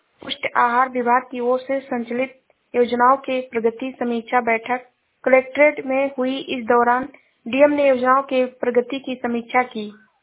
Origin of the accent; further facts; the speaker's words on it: Shravasti, Uttar Pradesh, India; मैं जिला श्रावस्ती से हूँ।